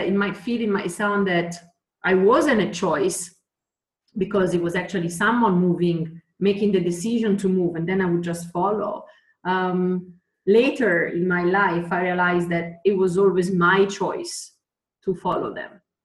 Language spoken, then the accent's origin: English; Italy; English is a second language; moved away as an adult; I'm originally from Italy, but I've left Italy 19 years ago to go pursue a dream.